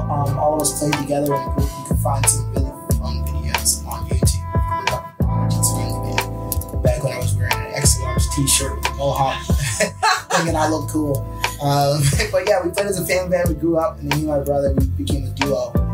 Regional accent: Hawaii, United States; Yeah, I am.

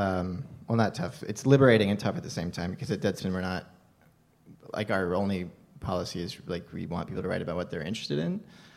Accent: Colorado, United States; Yeah, I am from Colorado

